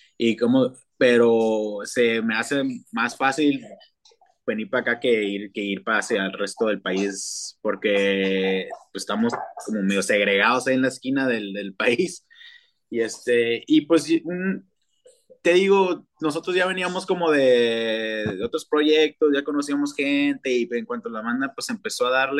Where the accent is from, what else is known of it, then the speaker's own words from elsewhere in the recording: Tijuana, Baja California, Mexico; somos de Tijuana y también como que, pues no sé, le da ahí como un toque, pues, a la tocada porque pues, somos de México.